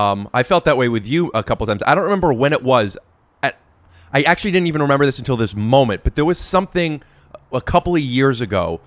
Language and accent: English; Cleveland, Ohio, United States; Cleveland.